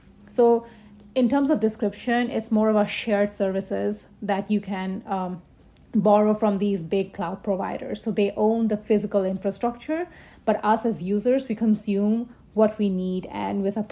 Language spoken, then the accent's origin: English; Bangladesh; moved away as an adult; also born or lived in London, United Kingdom; now in Canada; I grew up in Bangladesh, but I moved to Canada for my undergraduate degree.